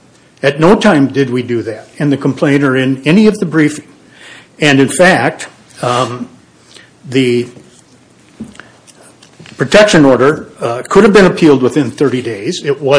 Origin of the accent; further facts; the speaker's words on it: Sioux Falls, South Dakota, United States; I'm from Sioux Falls, South Dakota